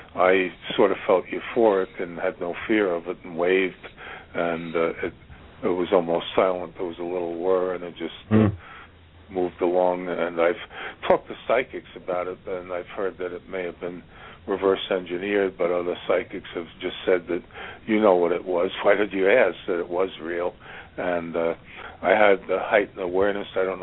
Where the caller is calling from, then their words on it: Virginia, United States; Virginia.